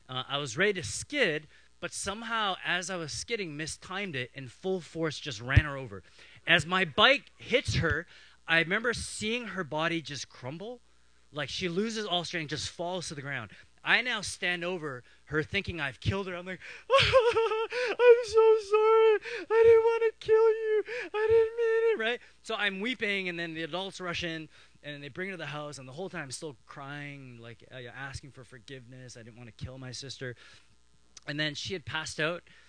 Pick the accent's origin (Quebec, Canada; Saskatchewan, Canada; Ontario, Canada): Ontario, Canada; Toronto; I was growing up in Toronto. We lived on the edge of the city. So picture Toronto, subdivision, and then farms. We were at the edge there.